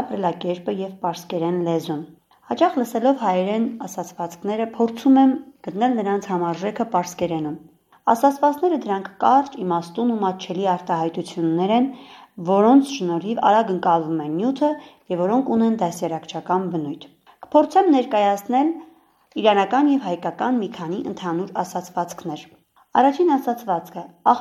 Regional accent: Armenia; born or raised there; also born or lived in Iran

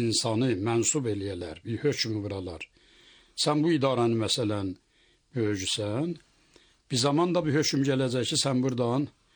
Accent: Germi, Ardabil Province, Iran; Bəli, Germidə. Oradan gəlmişik biz Ərdəbilə.

